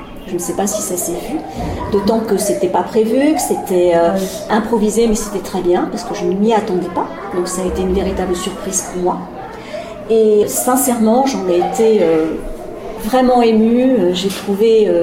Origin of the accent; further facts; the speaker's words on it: Normandy, France; Alors, je viens de Normandie, en métropole.